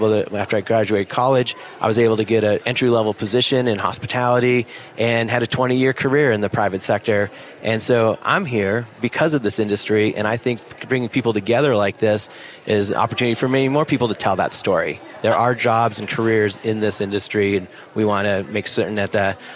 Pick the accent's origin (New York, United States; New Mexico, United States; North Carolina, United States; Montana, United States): Montana, United States; now in Helena, United States; And for my history, I grew up in eastern Montana. I grew up